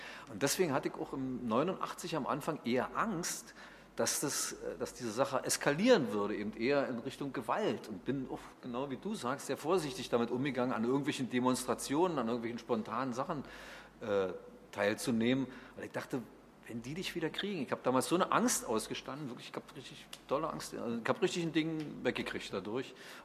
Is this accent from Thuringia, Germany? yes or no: no; Berlin, Germany; bin ja Berliner